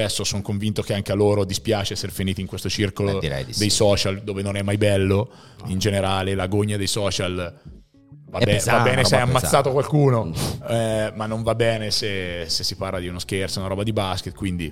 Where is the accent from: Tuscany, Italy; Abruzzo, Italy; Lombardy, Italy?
Tuscany, Italy; Siena; born there; io sono nato a Siena, dove a differenza di tante altre città, basket e calcio andavano di pari passo